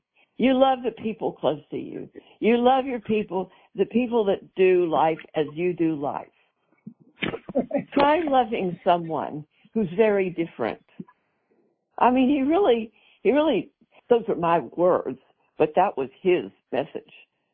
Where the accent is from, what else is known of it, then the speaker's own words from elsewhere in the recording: Texas, United States; I'm speaking as a Texan today